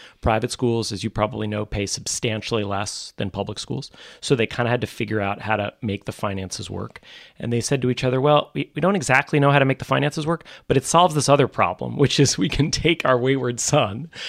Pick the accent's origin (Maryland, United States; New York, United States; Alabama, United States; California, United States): New York, United States; also born or lived in Manhattan; As a really little kid, I was born in Manhattan. I'm a third generation born in New York City, but then mostly grew up out in the suburbs.